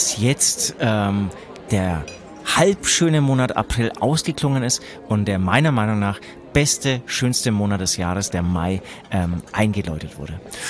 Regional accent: Germany; Ich bin aus Deutschland.

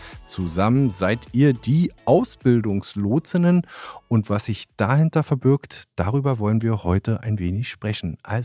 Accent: Berlin, Germany; born there; Als gebürtiger Berliner kann man auch Hamburg-Fan sein, liebe Leute.

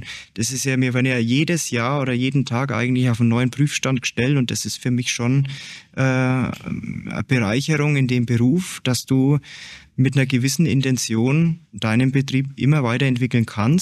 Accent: Bavaria, Germany; Ich bin ein Franke, also ich bin sehr traditionell, oder Bayern, sehr traditionsbewusst.

